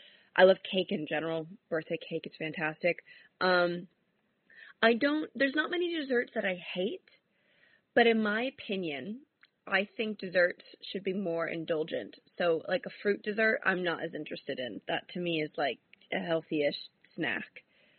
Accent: Washington, District of Columbia, United States; now in London, United Kingdom; I'm from Washington, D.C. Right now I live in London

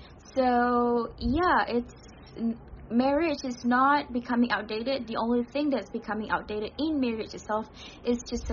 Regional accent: Malaysia; I'm from Malaysia.

